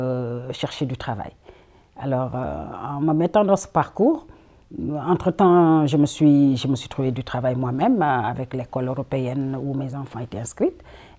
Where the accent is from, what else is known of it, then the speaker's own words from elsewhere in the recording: Dakar, Senegal; moved away as an adult; now in Belgium; Je suis d'origine sénégalaise, de nationalité belge. Et je suis née à Dakar, au Sénégal, le 11 novembre 1963.